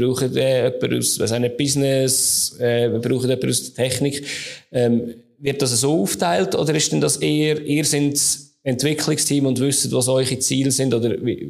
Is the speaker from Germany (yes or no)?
no; Switzerland; Also jetzt auch bei uns in der Schweiz, oder ich habe auch schon viele verschiedene Ansätze gesehen.